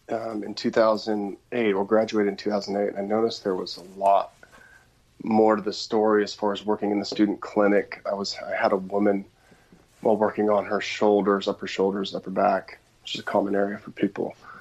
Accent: Portland, Oregon, United States; Yeah, I grew up outside of Portland, Oregon, and had a pretty rebellious childhood

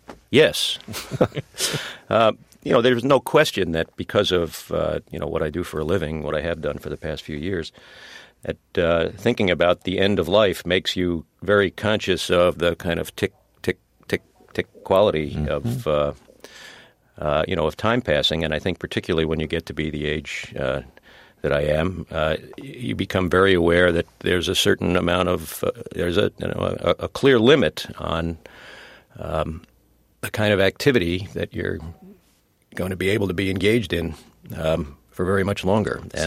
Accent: New York, United States; Well, first of all, I'm an American. And I'm very interested in America.

